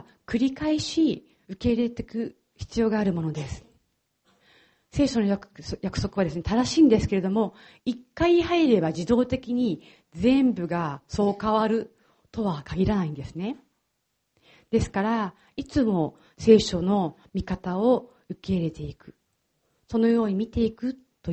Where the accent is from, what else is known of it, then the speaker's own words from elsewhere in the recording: Aichi, Japan; 私は最初にお話ししたように愛知県の出身なんですね。